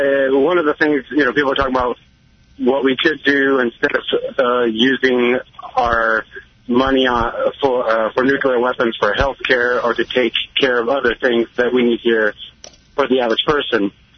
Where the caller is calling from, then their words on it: Lawrence, United States; I'm from Lawrence.